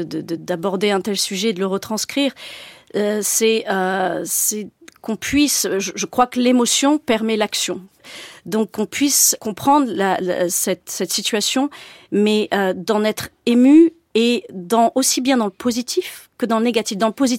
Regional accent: Gabon; born there; also born or lived in Burundi / Central African Republic; je suis née au Gabon. J'ai vécu dans plusieurs pays d'Afrique, le Burundi, la Bangui, la République centrafricaine.

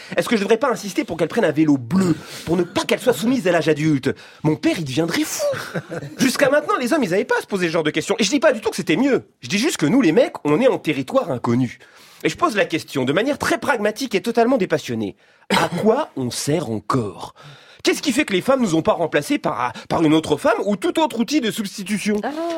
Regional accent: France; je suis français

